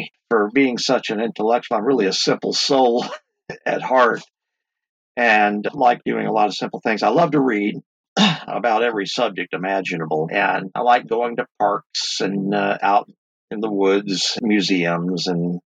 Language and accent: English; Smyrna, Tennessee, United States; I'm originally from Smyrna, Tennessee, which is about 20 miles southeast of Nashville.